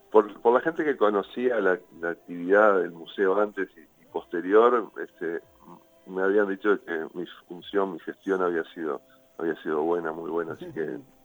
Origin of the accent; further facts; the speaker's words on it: Montevideo, Uruguay; born there; now in Punta del Este, Uruguay; Sí, nací en Montevideo, y bueno, estudié.